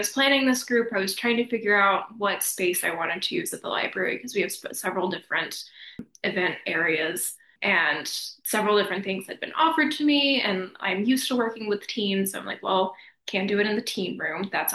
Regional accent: the South, United States; It was so cold. I'm from the South. I was not ready for winter here.

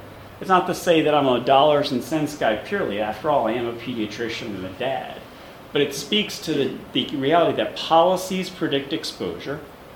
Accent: New York, United States; I grew up in the West Village in Manhattan

